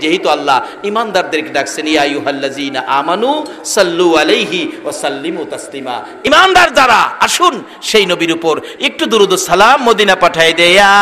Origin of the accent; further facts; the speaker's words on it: Ramnagar, Dhaka Division, Bangladesh; ওনার বাড়ি রামনগর গ্রাম, আমার গ্রাম।